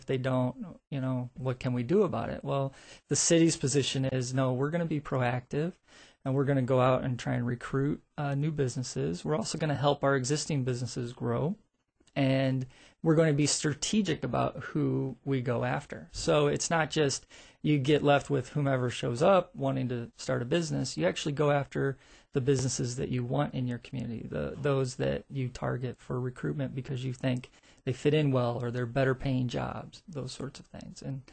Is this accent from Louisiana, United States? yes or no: no; Illinois, United States; So I come from Illinois. That's where I was born and I grew up.